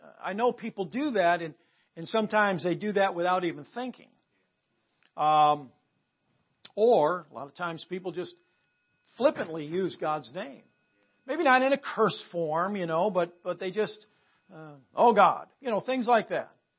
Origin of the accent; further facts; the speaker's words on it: United States; born there; I'm glad I'm an American. I'm glad I'm an American by birth.